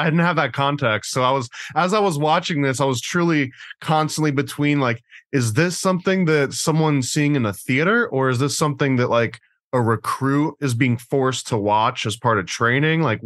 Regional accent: United States; I mean, I'm paranoid American, and I'm always big in the conspiracy theories.

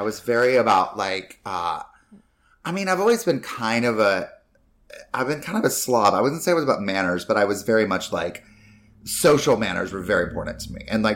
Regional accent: North Carolina, United States; And like, I grew up mainly in North Carolina, but Carolina is pretty much.

